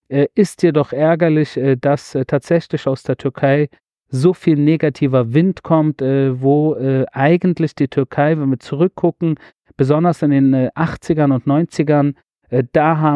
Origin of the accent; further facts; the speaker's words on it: Berlin, Germany; Ich bin unter Türken in Berlin-Wedding aufgewachsen. Einige von ihnen sind mir sehr ans Herz gewachsen. Und ich spreche auch ein Stück weit Türkisch